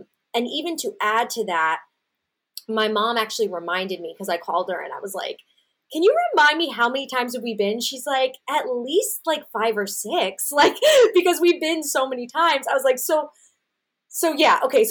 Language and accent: English; Pennsylvania, United States; because I'm from Bucks County, Pennsylvania, which is where Sesame Place exists, which is a theme park for the Sesame Street characters.